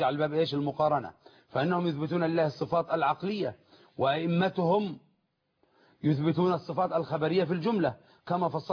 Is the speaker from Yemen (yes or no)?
yes; Yemen; أن عندنا في اليمن كنا أمام الفكر الحوثي